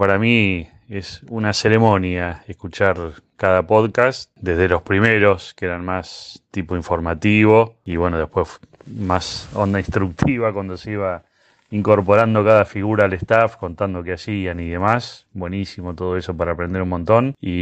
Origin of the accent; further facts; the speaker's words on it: Buenos Aires, Argentina; de Colegiales.